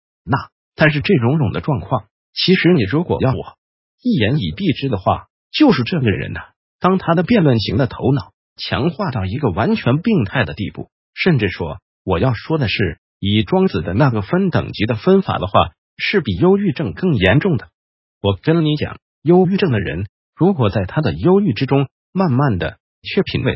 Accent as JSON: {"language": "Chinese", "country": "Taiwan", "said": "可是真的是爱讲什么就讲什么，我们台湾人非常厉害"}